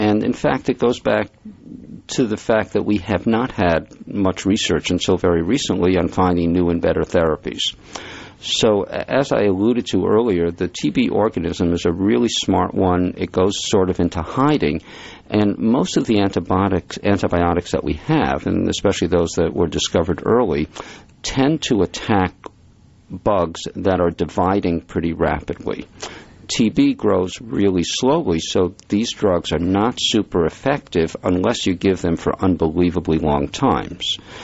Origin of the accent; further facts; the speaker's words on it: Providence, Rhode Island, United States; I grew up in Providence and lived there for many, many years, so I have a very soft spot for all Rhode Islanders